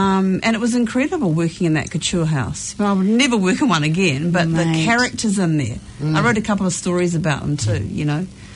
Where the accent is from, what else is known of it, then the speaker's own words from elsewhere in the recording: New Zealand; I'm a New Zealander, obviously.